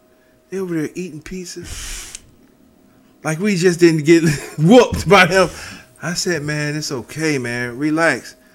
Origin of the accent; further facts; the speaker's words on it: Cleveland, Ohio, United States; Yeah, I'm from Cleveland. So.